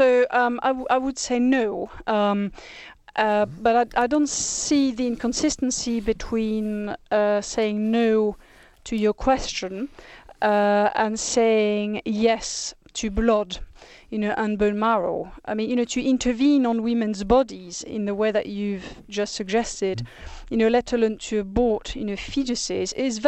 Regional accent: France; I mean, in my home country, which is France

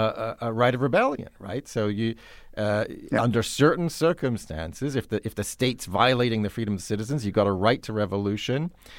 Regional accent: United Kingdom; I confess to being a Brit myself.

